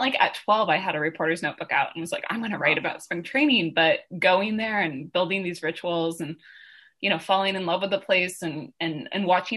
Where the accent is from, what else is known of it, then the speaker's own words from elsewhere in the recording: Seattle, Washington, United States; I grew up in Seattle in the 80s, which is to say watching Ken Griffey Jr. in the Kingdom.